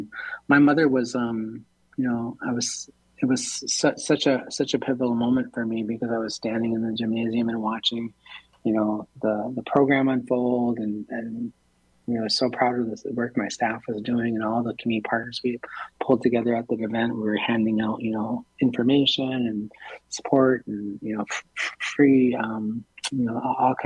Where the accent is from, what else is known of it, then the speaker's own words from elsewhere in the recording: Minneapolis, Minnesota, United States; I was raised right here in the South Minneapolis in the cultural quarter growing up. I was born and raised right here.